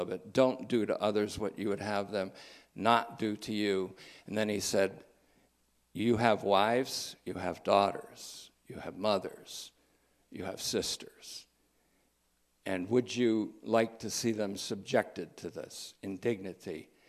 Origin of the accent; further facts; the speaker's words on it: Hoosick Falls, New York, United States; born there; Rensselaer is the county in which I was born in New York State, in Hoosick Falls, a thriving metropolis by all descriptions.